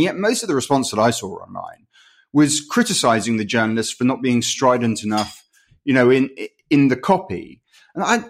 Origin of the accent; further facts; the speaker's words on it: London, United Kingdom; Just as a Londoner